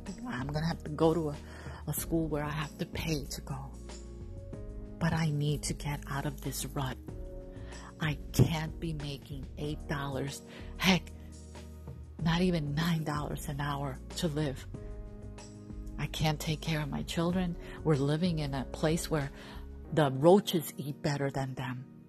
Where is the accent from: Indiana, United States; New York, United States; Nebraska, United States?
New York, United States; New York City; I wasn't raised with a silver spoon in my mouth, ladies and gentlemen. I was raised in the South Bronx, okay?